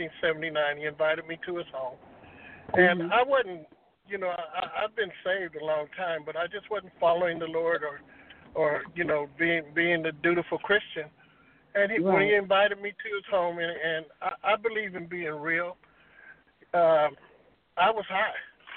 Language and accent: English; Denver, Colorado, United States; But then I have a childhood friend who I grew up with in Denver, Colorado